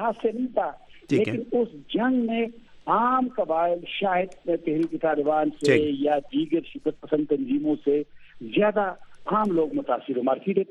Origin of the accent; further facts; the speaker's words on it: Mardan, Khyber Pakhtunkhwa, Pakistan; اب جب میں خود مردان کا ہوں، جب میں مردان جاتا ہوں، وہاں لوگوں سے ملتا ہوں